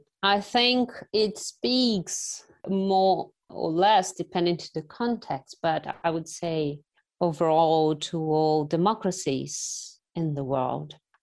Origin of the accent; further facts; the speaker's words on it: Brazil; not my home country, not Brazil